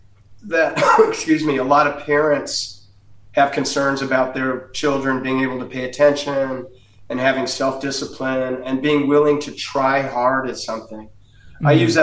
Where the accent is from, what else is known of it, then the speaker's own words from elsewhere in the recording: Seattle, Washington, United States; I grew up in Seattle, which didn't really get bullied there